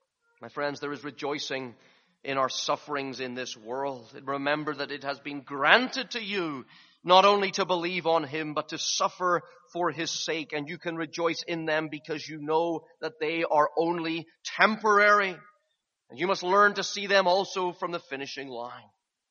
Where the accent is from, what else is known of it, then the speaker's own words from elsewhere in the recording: Northern Ireland, United Kingdom; Whenever I get a chance to meet someone from Northern Ireland, there's an immediate bond. My accent comes back. Some of you have noticed that. And I speak like I do at home.